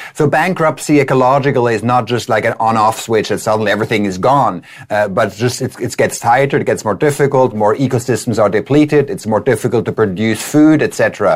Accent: Switzerland; I come from Switzerland, for example. That's where I grew up.

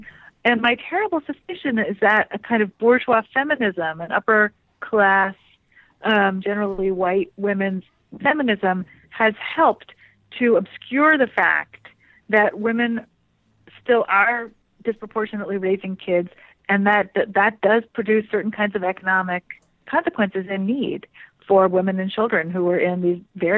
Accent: Vermont, United States; I'm from Vermont.

